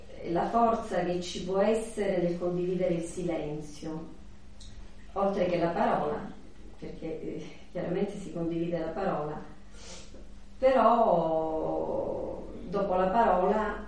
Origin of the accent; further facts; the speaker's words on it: Vibo Valentia, Calabria, Italy; sono calabrese anch'io, vengo da Vibo Valentia